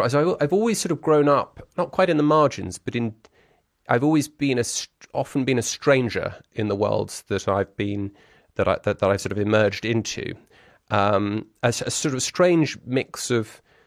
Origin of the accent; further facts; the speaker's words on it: Brussels, Brussels-Capital Region, Belgium; first language French; you know, I grew up in Brussels. You know, French was pretty much my first language. French and English were my first language.